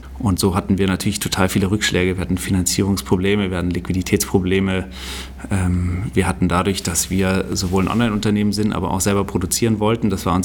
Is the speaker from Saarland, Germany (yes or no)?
yes; Saarland, Germany; Also ich bin eigentlich Saarländer